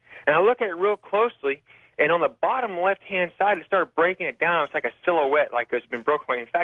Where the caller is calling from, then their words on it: Dallas, Texas, United States; I'm calling from Dallas.